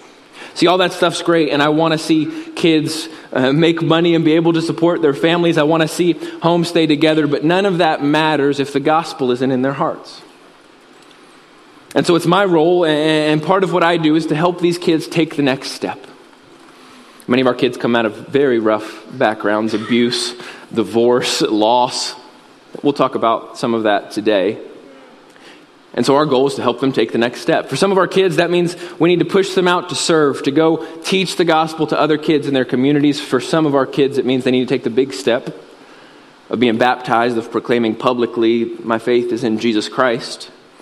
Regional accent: United States; I grew up here in Shelby County, actually in this subdivision right back here. I went to Wright and East and County. Go Rockets.

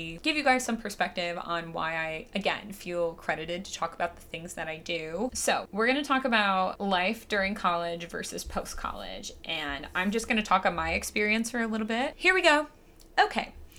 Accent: Michigan, United States; Whenever I say I'm from Michigan, people always assume I'm from a farm.

